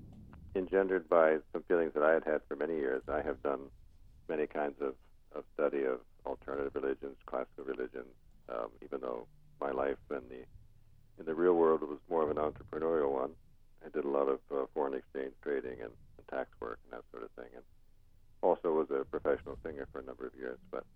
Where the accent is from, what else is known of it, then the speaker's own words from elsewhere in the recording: Iowa, United States; I'm living now outside the country quite a bit of the time, but I grew up in Iowa, and I went to University of Notre Dame